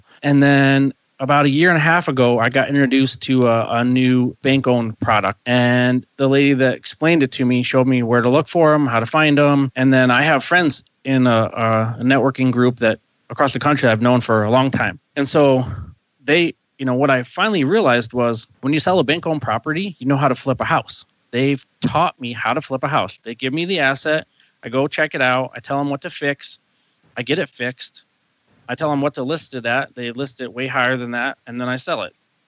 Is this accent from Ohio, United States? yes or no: yes; Ohio, United States; moved away as an adult; now in Taos, United States; I come from a long line of entrepreneurs, and I grew up in Northeast Ohio, and I left Ohio.